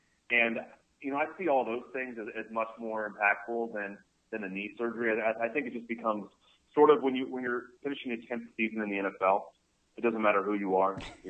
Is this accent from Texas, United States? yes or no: no; California, United States; You know, I grew up in California, so I went to Hawaii when I was 18 for the first time on a little family vacation.